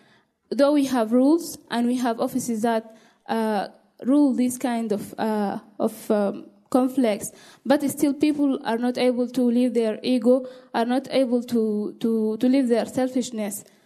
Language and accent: English; Sudan; English is a second language; I'm from Sudan.